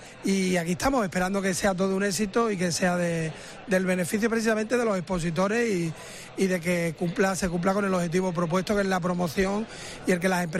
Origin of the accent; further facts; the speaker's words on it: La Palma del Condado, Andalusia, Spain; Soy de La Palma y, hombre, cuando estamos aquí en Huelva, pues fomentamos un poquito nuestro orgullo onubense, ¿no? Y en mi caso también palmerino.